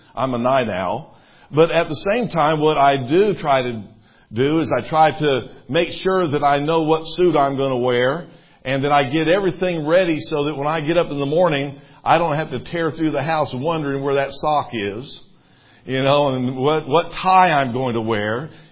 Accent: Murfreesboro, Tennessee, United States; when I was growing up in Murfreesboro, Tennessee

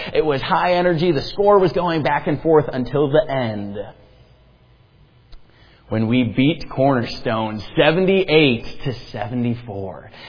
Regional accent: Cleveland, Ohio, United States; Originally, I'm from Cleveland, Ohio.

